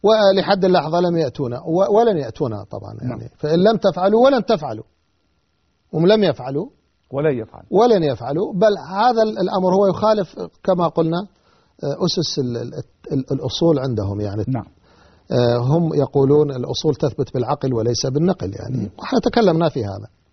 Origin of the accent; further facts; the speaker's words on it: Iraq